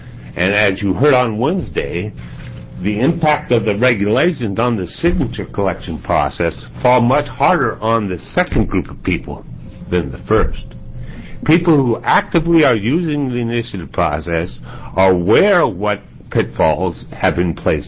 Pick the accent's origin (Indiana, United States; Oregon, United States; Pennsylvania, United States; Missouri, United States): Oregon, United States; I find it a scandal that I grew up in Oregon, had 3 degrees from the University of Oregon, and had to teach myself that story.